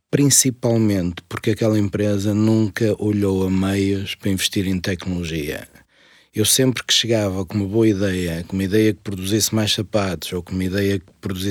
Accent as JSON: {"language": "Portuguese", "town": "Matosinhos", "region": "Porto", "country": "Portugal", "tie": "born or raised there", "said": "eu sou de Matosinhos, nasci em Matosinhos. Há 55 anos atrás"}